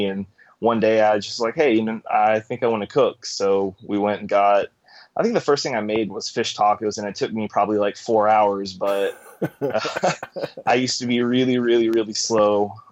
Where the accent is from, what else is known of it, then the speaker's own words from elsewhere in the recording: Rowlett, Texas, United States; also born or lived in Mesquite; Originally, when I was born in Mesquite, and then lived in Rowlett and moved to Roy City, but always been in Texas, never moved outside.